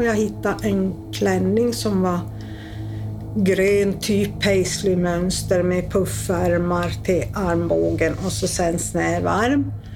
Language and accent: Swedish; Luleå, Norrbotten County, Sweden; also born or lived in Boden; Eftersom jag kommer från Norrbotten och uppvuxen både i Luleå och Boden.